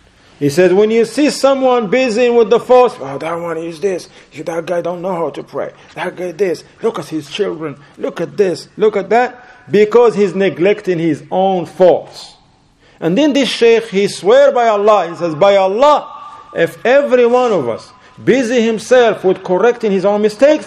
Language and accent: English; Morocco; There was a dawra in Morocco, in my home country, alhamdulillah, in the south.